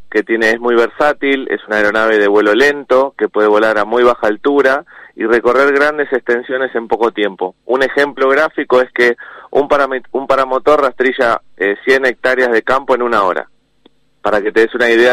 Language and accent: Spanish; Chascomús, Buenos Aires Province, Argentina; Yo soy piloto de parapente proveniente de Chascomús